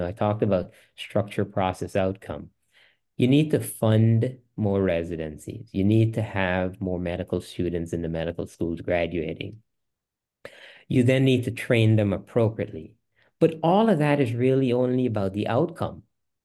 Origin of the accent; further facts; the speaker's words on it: Guyana; which growing up in Guyana, I had seen there was a legendary physician there